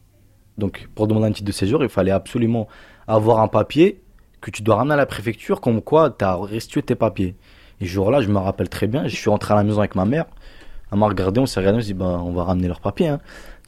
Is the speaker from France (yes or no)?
yes; France; elle est française, mon arrière-grand-père, il est français. Ils sont tous français. Donc moi, j'ai ça, c'est dans mon sang. J'ai pas demandé de titre de séjour ou quoi que ce soit. Je suis français.